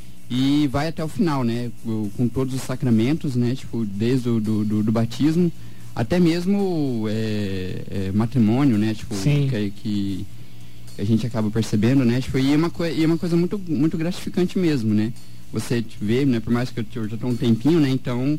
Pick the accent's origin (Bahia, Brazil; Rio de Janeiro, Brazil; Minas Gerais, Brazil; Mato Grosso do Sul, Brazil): Mato Grosso do Sul, Brazil; Rio Brilhante; now in Dourados, Brazil; Isso, me criei lá também.